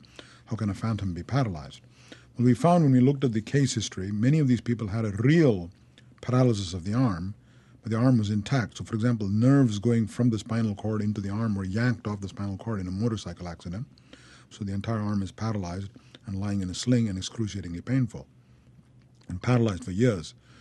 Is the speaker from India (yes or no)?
yes; India; also born or lived in Thailand; I was raised in India and I was raised in Thailand